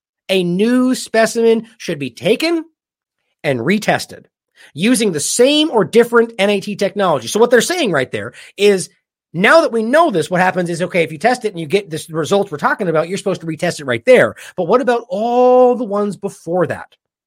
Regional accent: United States; I mean, I'm embarrassed as an American that this is what's going on right now.

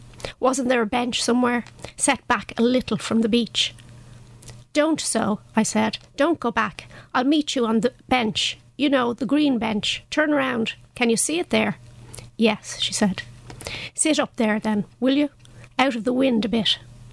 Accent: Dublin, Leinster, Ireland; I was born in Stonybatter was our first home when I was a small child. So I know the area very well. I know Phoenix Park very well.

